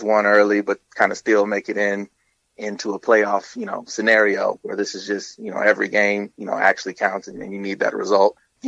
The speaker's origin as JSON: {"language": "English", "town": "Houston", "region": "Texas", "country": "United States", "tie": "born or raised there", "said": "Like I said, I grew up in Houston, which it was the Oilers."}